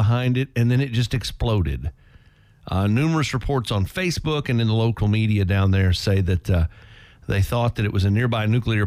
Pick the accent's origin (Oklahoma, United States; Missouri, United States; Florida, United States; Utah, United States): Oklahoma, United States; where I grew up in Oklahoma every time a tornado came.